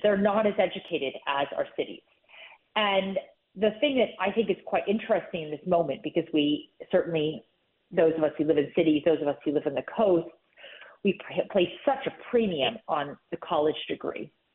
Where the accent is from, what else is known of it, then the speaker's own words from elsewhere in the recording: West Virginia, United States; born there; Well, I was born in West Virginia. My parents are Irish immigrants, and that's where they landed when they came to the United States.